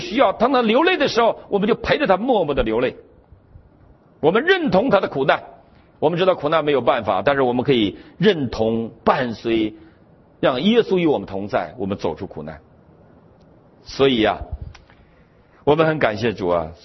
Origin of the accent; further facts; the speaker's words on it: Northeast China, China; 我们东北人在发豆芽的时候，发豆芽，我们会把一个磨盘压在豆芽上